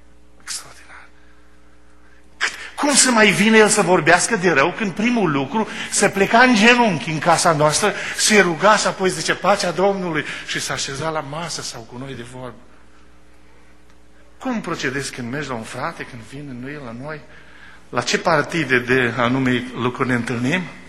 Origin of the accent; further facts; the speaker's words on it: Romania; când noi mergeam într-o familie de pocăiți în România, când eram copii